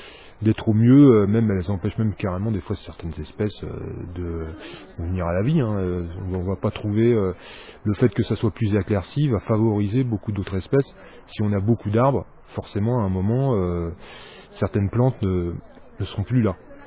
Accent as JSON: {"language": "French", "town": "Château-Thierry", "region": "Hauts-de-France", "country": "France", "said": "De Château-Thierry."}